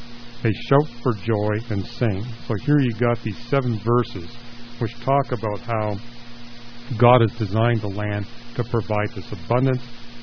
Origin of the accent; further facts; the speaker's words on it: Canada; You know, I'm from Canada, and I can tell you what's going on in Canada.